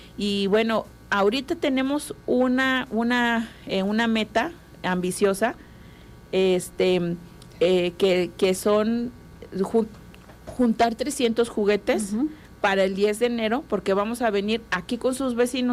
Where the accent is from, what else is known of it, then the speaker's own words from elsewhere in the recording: Cuernavaca, Morelos, Mexico; Yo de Cuernavaca